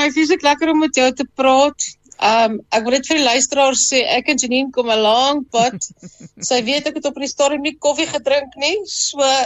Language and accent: Afrikaans; Cradock, Eastern Cape, South Africa; now in Johannesburg, South Africa; Ek is 'n Ooskaapenaar, soos jy, wat in Kraddock groot geword het. Ek is baie trots op my Ooskaapse wortels. Ek was so bietjie in Delmas, maar ek het eindelijk in Kraddock groot geword en ek is 'n oud koffie en ek bly nou al oor die 30 jaar in Johannesburg.